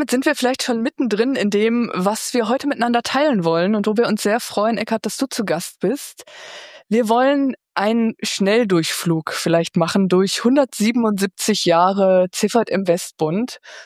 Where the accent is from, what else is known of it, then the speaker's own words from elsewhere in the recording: North Rhine-Westphalia, Germany; Als ich in meiner Heimat in Lippe relativ frisch im CVJM in der Jungschar als Kind angekommen war